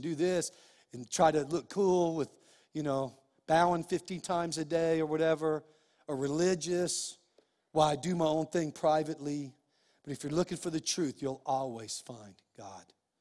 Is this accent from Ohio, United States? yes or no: no; Clovis, New Mexico, United States; even Julie's hometown of Tulsa, my hometown of Clovis is one of the best places we ever lived